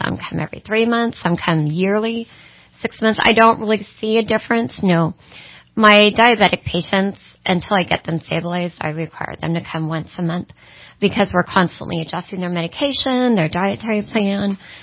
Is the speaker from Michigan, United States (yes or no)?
no; Willis, Texas, United States; Actually, I grew up in Willis. I always wanted to be a nurse and achieved my LVN by age 19, way too young.